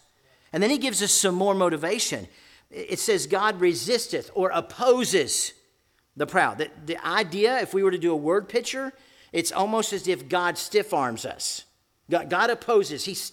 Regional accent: Florida, United States; By the way, I'm from Central Florida. It was 27 there this morning, and that's really cold for them.

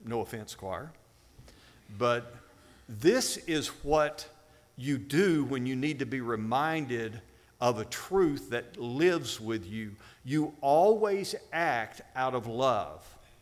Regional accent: Ireland; I'm Irish. You can go on.

